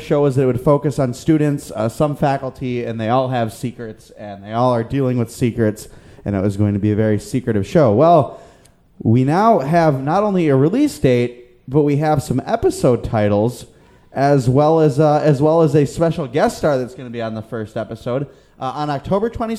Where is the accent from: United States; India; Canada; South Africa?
Canada; Toronto, Ontario; I'm not used to this. I'm from the Six.